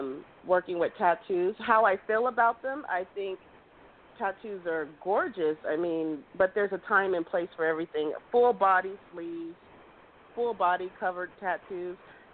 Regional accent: Phoenix, Arizona, United States; I'm from Phoenix, Arizona. I'm one of Miss Auntie's national models out here in Arizona.

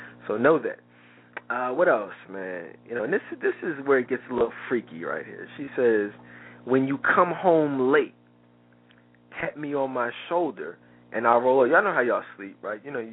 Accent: Philadelphia, Pennsylvania, United States; I'm from Philly, Dre's from New York, Virgil's from Colorado.

